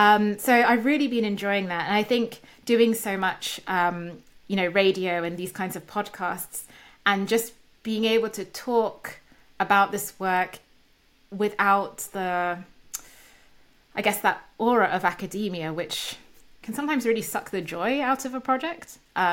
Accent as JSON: {"language": "English", "country": "United Kingdom", "said": "I'm a British woman"}